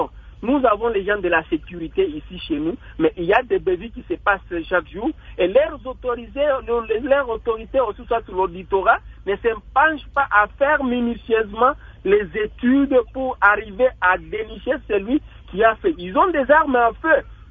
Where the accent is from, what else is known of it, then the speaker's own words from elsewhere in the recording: Fungurume, Lualaba, DR Congo; ici chez nous à Fungurume, nous avons remarqué ce système à partir de 2011